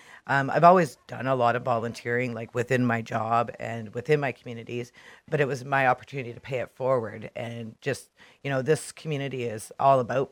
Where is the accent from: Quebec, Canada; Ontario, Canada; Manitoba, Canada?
Ontario, Canada; Niagara; now in West Nipissing, Canada; I grew up in Niagara, on the Niagara Escarpment, little farming communities.